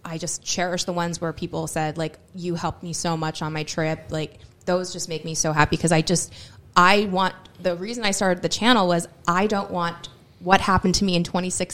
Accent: New York, United States; as a New Yorker, it's not that we have a negative, like, look on things, but we have a very blunt and honest look on things

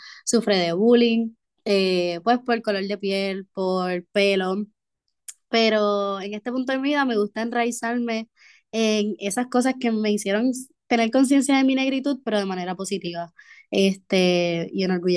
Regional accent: Guaynabo, Puerto Rico; yo soy nacida en Atorrey, criada entre el barrio Tierra Santa en Guaynabo y Santurce, varios de esos sectores, entre ellos el residencial Luis Llorén Torres.

